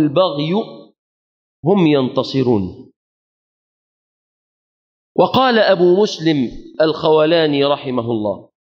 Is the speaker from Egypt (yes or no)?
yes; Egypt; نسأل الله أن يحفظ بلادنا مصر